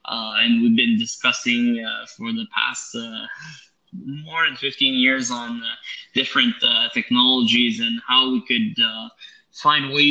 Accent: Ontario, Canada; CEO and president of Stardust Technologies. Basically, I'm from Northern Ontario.

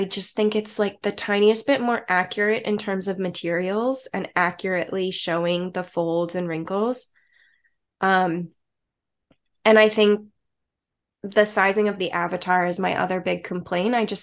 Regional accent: Richmond, Virginia, United States; I went to school for fashion design in my hometown, which is Richmond, Virginia. So middle of the East Coast of the US.

